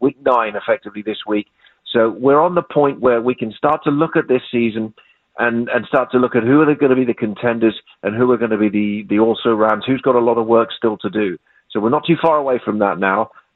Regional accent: England, United Kingdom; I talk about it as an Englishman who has watched a lot of soccer, particularly, you know, 20, 30 years ago when I was growing up

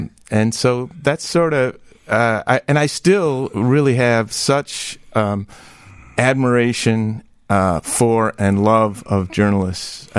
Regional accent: Downers Grove, Illinois, United States; So I grew up in Downers Grove, and, you know, was a really wonderful childhood out there.

